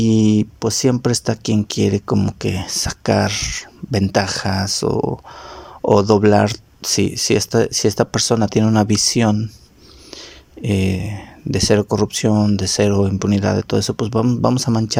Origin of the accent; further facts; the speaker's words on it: Mexico; born there; Yo me encuentro ubicado en México. Soy mexicano de nacimiento y pues muy feliz de serlo.